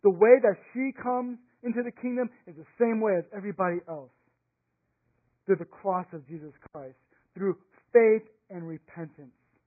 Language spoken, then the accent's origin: English; the South, United States; I grew up in the South, so there's, well, you know, there's just Bible Belt plus alcohol